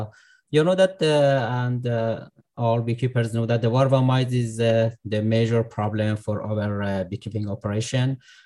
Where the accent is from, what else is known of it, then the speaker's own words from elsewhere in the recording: Iran; English is a second language; I am originally from Iran.